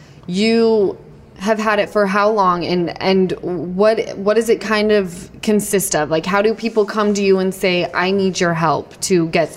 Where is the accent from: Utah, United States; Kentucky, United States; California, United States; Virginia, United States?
Utah, United States; I relate, because on the day to day, I'm just … from Utah.